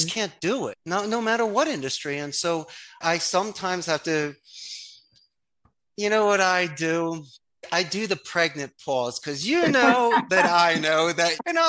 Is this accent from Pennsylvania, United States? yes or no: yes; Philadelphia, Pennsylvania, United States; I'm from Philly, but I'm brazen enough to call my company Costa Rica's call center.